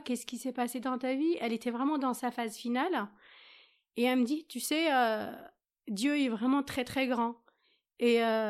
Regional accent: Algeria; j'ai 42 ans, je suis musulmane. J'ai grandi en Algérie.

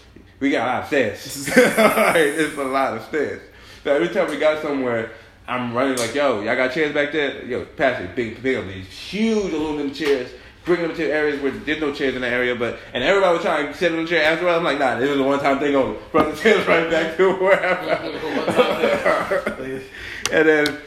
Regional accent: Queens, New York, United States; Like, don't try me. I'm from Queens.

